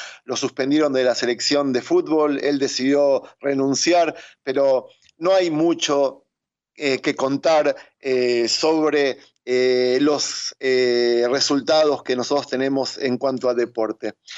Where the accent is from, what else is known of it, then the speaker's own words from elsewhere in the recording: Buenos Aires, Argentina; born there; por haber nacido en Sudamérica, no solo que nací en Sudamérica, yo nací a 3 cuadras de la Bombonera.